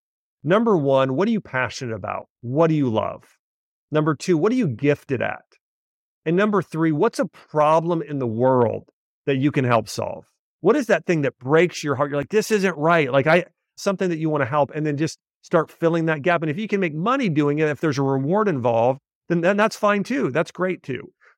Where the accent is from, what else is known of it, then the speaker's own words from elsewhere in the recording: Ohio, United States; so I grew up in Ohio.